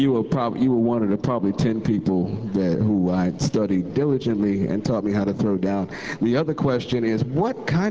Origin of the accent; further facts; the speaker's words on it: New York, United States; born there; I was born in New York, and I'm kind of rooting for the Knicks